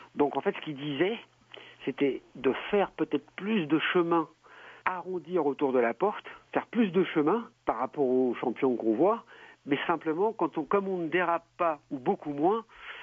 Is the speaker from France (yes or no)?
no; Haiti; Puisque je suis haïtien.